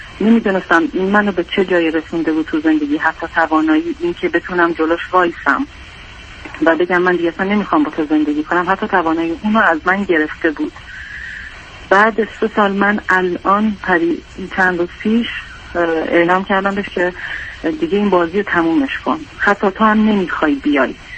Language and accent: Persian; Iran; moved away as an adult; now in England, United Kingdom; الان 3 سالی هست که اومدم انگلیس به صورت پناهندگی. خودم نمیدونم اصلا با چه وضعیتی من از ایران بیرون اومدم